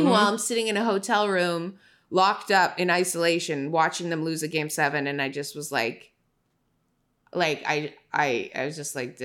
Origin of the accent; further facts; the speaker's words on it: Toronto, Ontario, Canada; You know, I'm from Toronto.